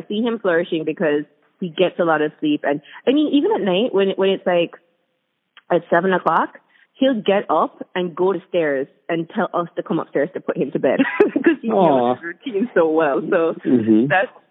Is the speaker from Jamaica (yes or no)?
yes; Jamaica; now in New York, United States; I'm from Jamaica. My husband's Norwegian. And I'm Chinese-Jamaican, so my family has that, like, element of Chinese background. But the point is just that we live in New York